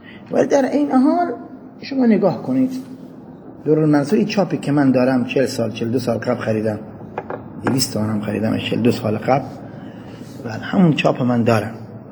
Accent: Iran; بابا من بچه ایرانم

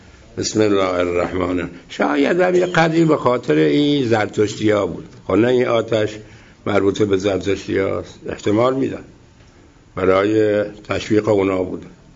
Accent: Iran; منم هم خب بچه ایرانم دیگه و بودم هم قبل زمان شاه،

